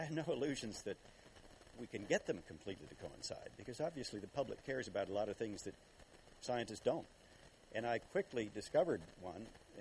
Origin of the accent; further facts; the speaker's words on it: Illinois, United States; I grew up in Illinois. The state tree is banned now in Chicago's parks.